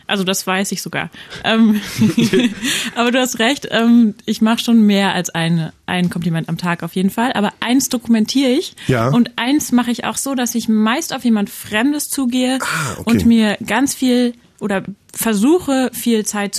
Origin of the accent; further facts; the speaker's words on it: Berlin, Germany; also born or lived in Potsdam; Aber ich bin in Berlin und Potsdam aufgewachsen und in einer Stadt ist man eben den Menschen auf der Straße fremd.